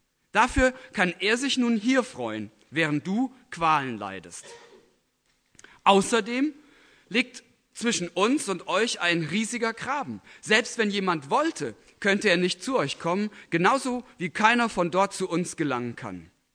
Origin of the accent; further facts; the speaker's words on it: Germany; born there; Ich frage mich manchmal, ja, warum bin ich in Deutschland geboren?